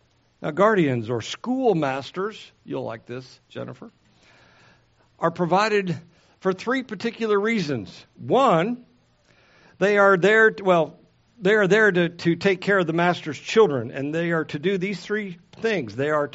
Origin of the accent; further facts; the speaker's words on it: Texas, United States; It even supersedes my position as a Texan.